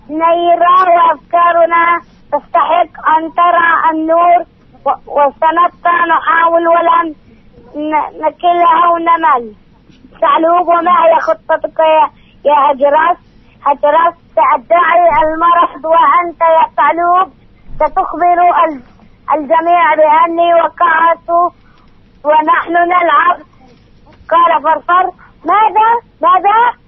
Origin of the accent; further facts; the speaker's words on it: Jerash, Jerash Governorate, Jordan